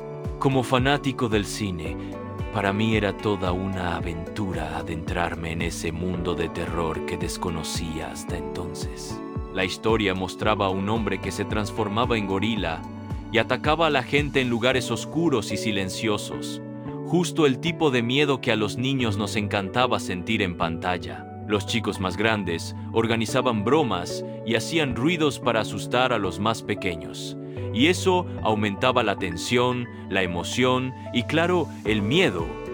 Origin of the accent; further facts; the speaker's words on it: Coripata, La Paz, Bolivia; A mí me pasa con una experiencia en mi pueblo, Coripata, allá por los años 70.